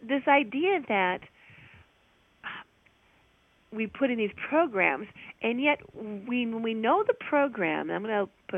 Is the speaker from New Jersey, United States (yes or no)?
no; Illinois, United States; So, you know, we're from the Midwest in Illinois, 100 miles directly west of Chicago.